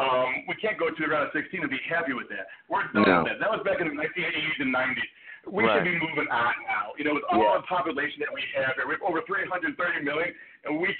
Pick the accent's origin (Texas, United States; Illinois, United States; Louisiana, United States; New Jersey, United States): Illinois, United States; Chicago; I'm a Cubs fan. I'm a born and raised in Chicago, so I've gone through heartaches through my whole entire life.